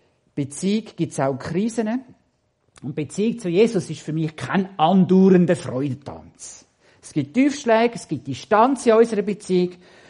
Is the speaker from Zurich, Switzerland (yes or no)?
no; Aargau, Switzerland; ich bin Aargauer, wie ihr gesehen.